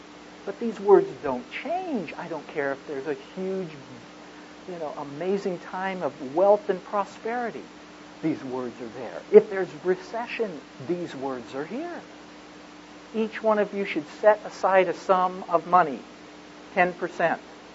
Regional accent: United States; I grew up in the United States.

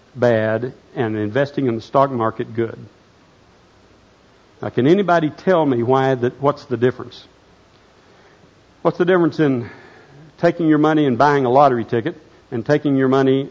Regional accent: United States; I have a lot of things I'm free to do as an American. I love living in Oklahoma.

